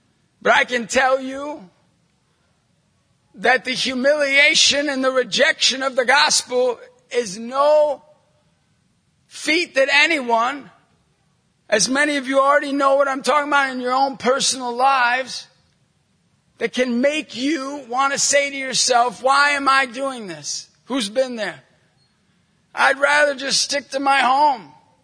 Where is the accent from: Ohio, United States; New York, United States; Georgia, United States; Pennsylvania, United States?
Pennsylvania, United States; Erie; If you go to my hometown in Erie, Pennsylvania, I'll be in the sheets line